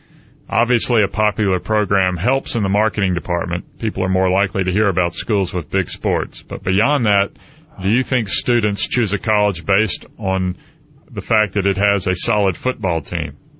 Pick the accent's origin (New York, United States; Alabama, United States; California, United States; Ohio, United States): Alabama, United States; Mobile; people have asked me how was it that I grew up in Mobile and went to Stanford